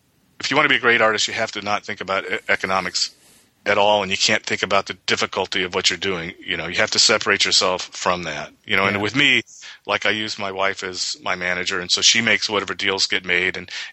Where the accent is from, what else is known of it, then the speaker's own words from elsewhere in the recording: United States; I'm from America. We're the most optimistic people the world has ever known.